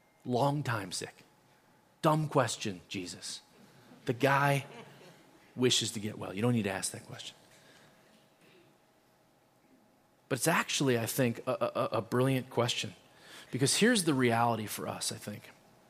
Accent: Cincinnati, Ohio, United States; I grew up in Cincinnati

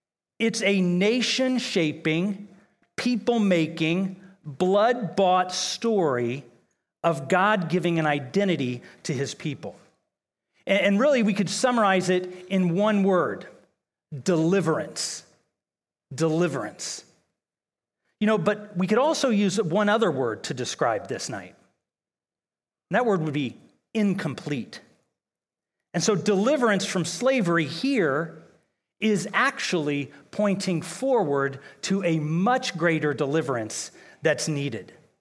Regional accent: Columbus, Ohio, United States; now in Cincinnati, United States; And so I will say I grew up in Columbus

